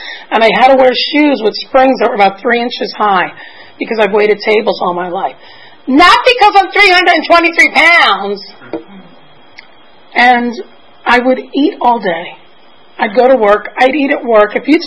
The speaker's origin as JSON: {"language": "English", "region": "New York", "country": "United States", "tie": "born or raised there", "also_born_or_lived": "Boston", "said": "The first time I came in, I grew up in New York. I was living in Boston at the time."}